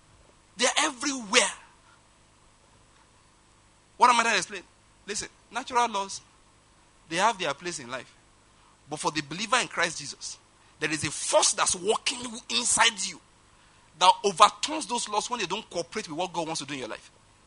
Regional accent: Ondo, Nigeria

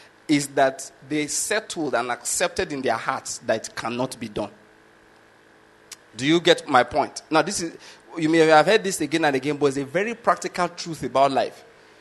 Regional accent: Nigeria; first language Yoruba; English is a second language; Then, you, of course, you did the Nigerian language, which I was in the West. You did Yoruba, which is my native language.

